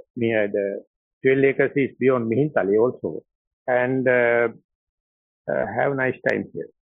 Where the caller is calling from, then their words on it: Anuradhapura, North Central Province, Sri Lanka; I am speaking from Anuradhapura, and that is a completely fresh new meditation center which is having enough room for 10 monks.